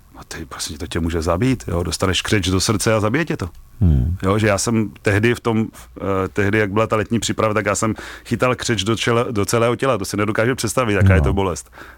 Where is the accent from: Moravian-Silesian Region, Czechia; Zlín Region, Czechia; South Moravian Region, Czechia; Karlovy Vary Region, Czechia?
Zlín Region, Czechia; Zlín; now in Prague, Czechia; když jsem přišel ze Zlína do Prahy, tak jsem to samozřejmě podcenil